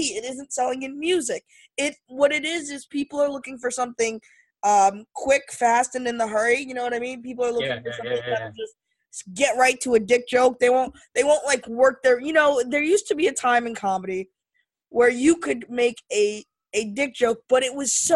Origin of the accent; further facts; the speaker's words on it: United States; It's hard almost as an American, I think, to produce